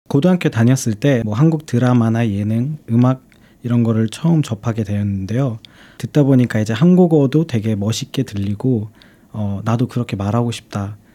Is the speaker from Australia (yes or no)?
yes; Australia; Korean is a second language; 스리랑카계 호주인이고요.